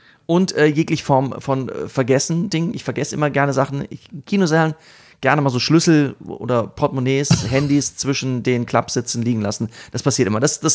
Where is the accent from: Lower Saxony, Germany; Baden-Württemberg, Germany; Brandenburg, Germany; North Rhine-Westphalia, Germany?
North Rhine-Westphalia, Germany; Dahlbruch; Im Viktoria-Dahlbruch. Ja, an meiner Heimat.